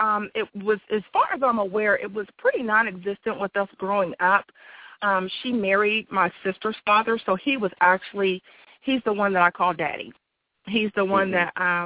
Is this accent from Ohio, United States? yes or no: yes; Columbus, Ohio, United States; born there; I was born in Columbus, Ohio, on Friday, February 13th, 1970, at night and during a snowstorm.